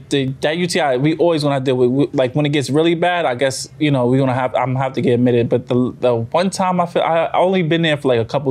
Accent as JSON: {"language": "English", "country": "Jamaica", "said": "So I hate hospitals, one, because you said I'm Jamaican. That's why I think natural remedy."}